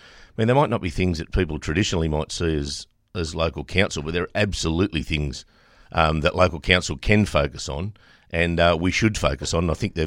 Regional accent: Denman, New South Wales, Australia; I was born and raised in Denman, mid-90s.

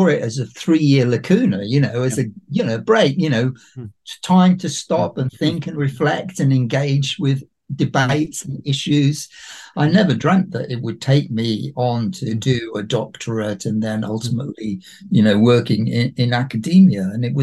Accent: Nottingham, East Midlands, United Kingdom; So I was born and raised in Nottingham.

